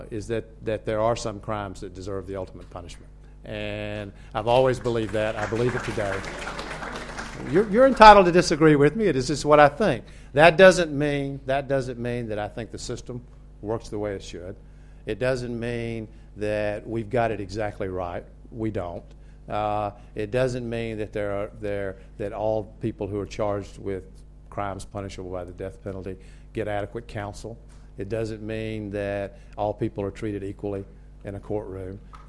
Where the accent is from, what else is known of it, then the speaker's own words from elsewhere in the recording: the South, United States; I grew up in the South, and I was born in the early 1950s, grew up there in the 50s and 60s.